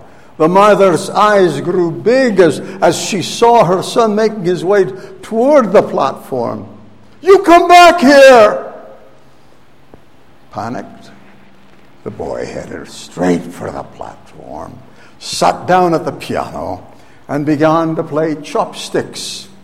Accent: Scotland, United Kingdom; I'm a Scotsman.

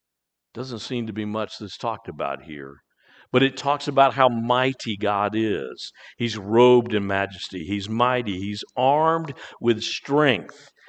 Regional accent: Chesapeake Bay, United States; I grew up on the Chesapeake Bay. Chesapeake Bay is not the ocean, but it's large enough

